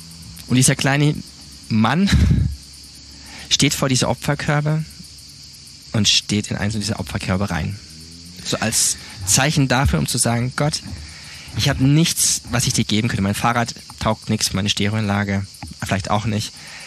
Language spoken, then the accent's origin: German; Baden-Württemberg, Germany; Ich bin aufgewachsen in Süddeutschland, Südbaden. Eins von 4 Kindern meiner Eltern.